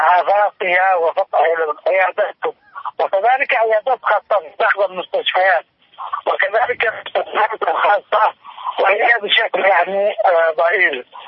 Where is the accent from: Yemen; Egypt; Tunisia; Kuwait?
Yemen; في بلدنا اليمن